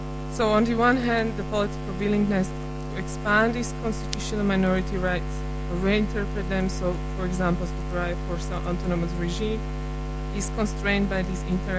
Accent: Canada; And as Canadian

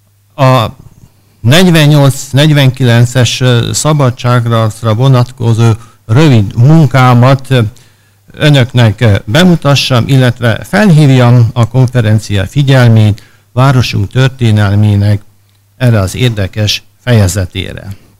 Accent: Šamorín, Trnava Region, Slovakia; én vagyok az egyedüli soborjai, sőt azt is kell mondanom, hogy született somorjai, tehát törzsgyökere somorjai

